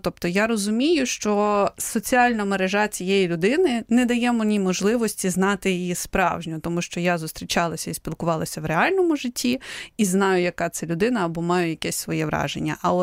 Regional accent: Kyiv, Ukraine; я з Києва, але у мене інтернет з'явився в там останньому класі школи, здається.

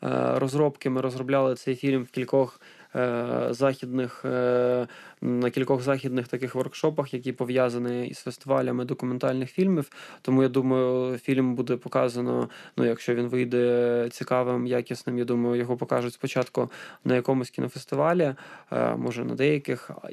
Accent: Donetsk, Donetsk Oblast, Ukraine; да я сам з Донецька

